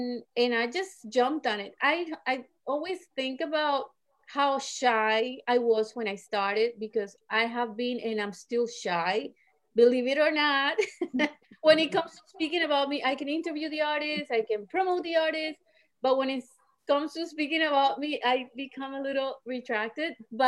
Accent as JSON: {"language": "English", "country": "Colombia", "tie": "born or raised there", "said": "because where I was growing up in Colombia, my grandparents told me, no, you gotta study something that's gonna feed you."}